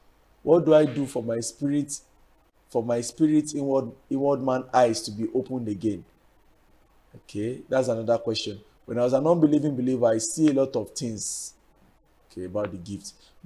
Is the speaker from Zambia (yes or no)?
yes; Zambia; God bless you. … from Zambia.